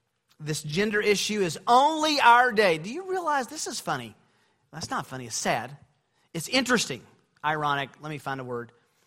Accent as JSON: {"language": "English", "town": "Kansas City", "country": "United States", "said": "I'm from Kansas City."}